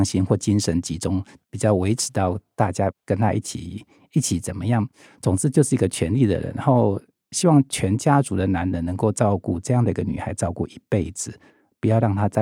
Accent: Taiwan; first language Hakka; Chinese is a second language; 虽然我自己的母语是一个客语，那我在家也有时候会听 台语或闽南语，因为 我的阿公阿妈也会讲这个，而且讲的蛮溜的

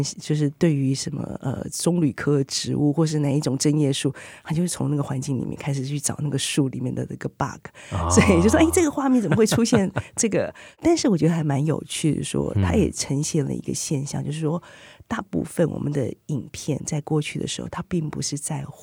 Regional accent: Taiwan; 所以身为台湾人，我们其实没有太多的机会让我们学习去听见这些台湾的声响

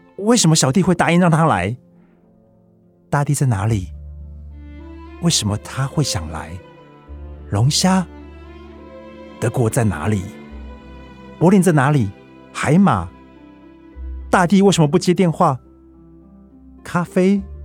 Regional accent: Changhua County, Taiwan; 其实它的背景是我的故乡的隔壁乡镇，叫做园林。

